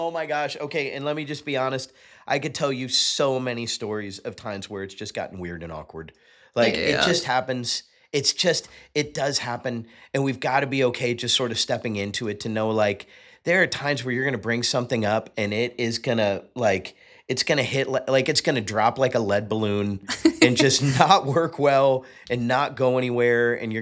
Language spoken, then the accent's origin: English; Fort Lauderdale, Florida, United States; I grew up in Fort Lauderdale, Florida, going to Coral Ridge Presbyterian Church.